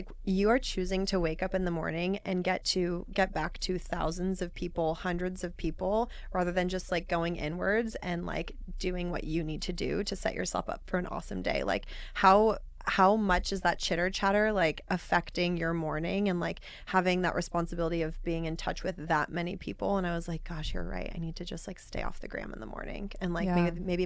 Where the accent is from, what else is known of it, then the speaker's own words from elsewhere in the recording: Overland Park, Kansas, United States; So I grew up in Kansas, Overland Park, Kansas. I, you know, just like a Midwest gal doing Midwest things.